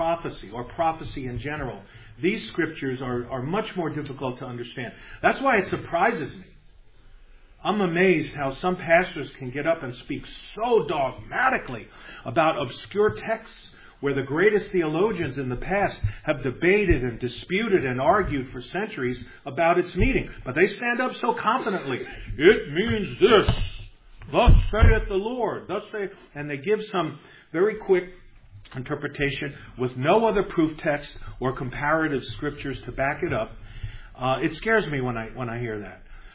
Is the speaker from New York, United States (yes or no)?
yes; Brooklyn, New York, United States; When I was a boy growing up in Brooklyn, it wasn't like these Jews, where there were great prejudices embedded deeply in my heart